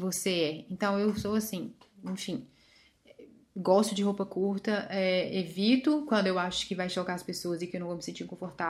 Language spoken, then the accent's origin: Portuguese; Brazil; vim do Brasil, pá, pousei aqui.